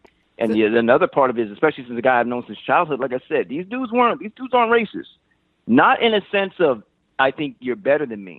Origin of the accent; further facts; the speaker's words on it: Brazil; English is a second language; I'm from Brazil.